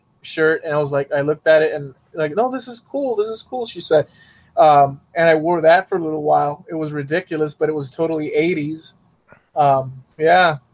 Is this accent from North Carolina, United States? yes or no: no; Miami, Florida, United States; obviously I grew up in Miami.